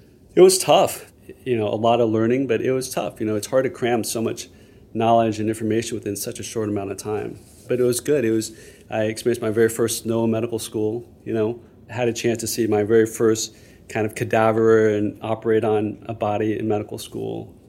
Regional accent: Texas, United States; Again, growing up in Texas, I have to admit, initially I was very reserved and cautious.

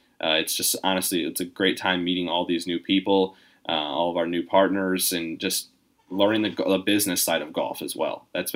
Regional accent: Indiana, United States; now in Arizona, United States; You know, I'm originally from Indiana, so golf was obviously, you know, it's a summertime sport out there.

